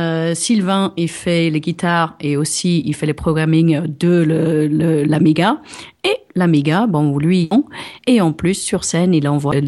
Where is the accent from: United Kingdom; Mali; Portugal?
United Kingdom; England; French is a second language; Ah, tu vois, je suis anglaise.